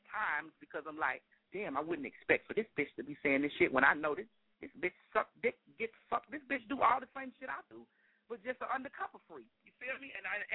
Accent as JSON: {"language": "English", "town": "Miami", "region": "Florida", "country": "United States", "said": "I'm from Dade County, Miami, Florida"}